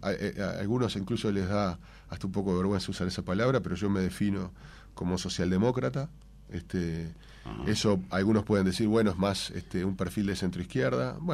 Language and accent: Spanish; Uruguay; muy tranquilo como uruguayo